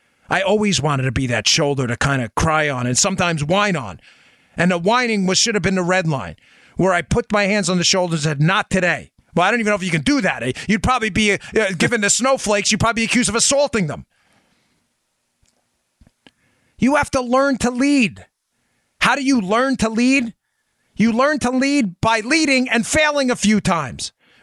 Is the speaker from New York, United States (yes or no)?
yes; New York, United States; I grew up in New York on, I mean, don't be dramatic, but the streets weren't exactly the coziest.